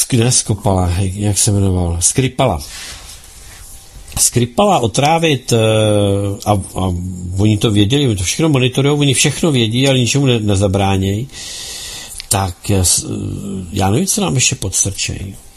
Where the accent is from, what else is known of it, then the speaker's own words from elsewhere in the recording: Ukraine; Czech is a second language; moved away as an adult; now in Czechia; u nás na Ukrajině jsem byla zubní lékařka, ale tady pracuji, protože jsem musela utéct se svými dětmi před válkou.